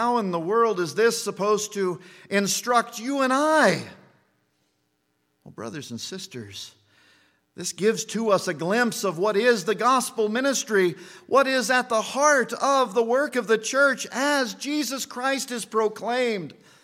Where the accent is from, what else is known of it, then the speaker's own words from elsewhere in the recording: Kansas, United States; Now, I grew up in Kansas, and in Kansas, we tend to be farmers.